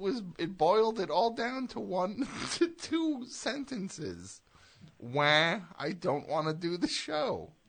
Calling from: Washington, District of Columbia, United States; Where am I calling from? Washington

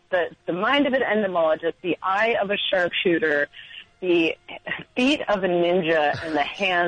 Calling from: Queens, New York, United States; Okay, really embarrassingly, I'm actually calling from Queens because I got priced out of Brooklyn already.

